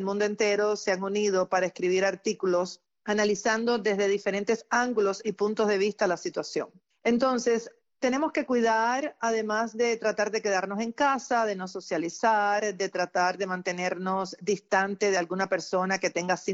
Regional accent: Cuba; born there; Un abrazo desde la distancia a toda mi querida gente de mi país natal, Cuba.

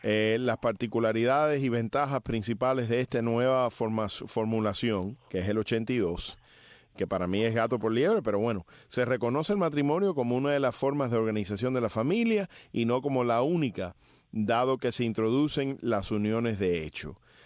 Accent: Cuba; moved away; a mí no me reconocen ni siquiera como ciudadano cubano, así que yo no tengo voto.

